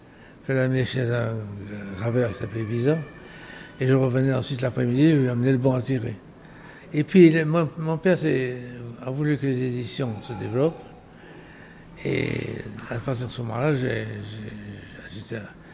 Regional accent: Southern France, France; accent: Midi; Et moi, j'avais mon petit accent du midi.

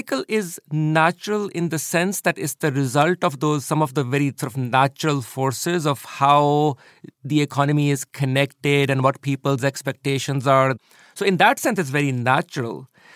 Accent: Pakistan; So I was raised in Pakistan, and I had no idea what economics was.

